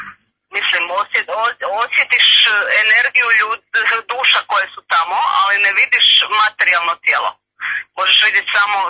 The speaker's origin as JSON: {"language": "Croatian", "town": "Zagreb", "region": "City of Zagreb", "country": "Croatia", "said": "mislim da je to dovoljno i Zagreba sam."}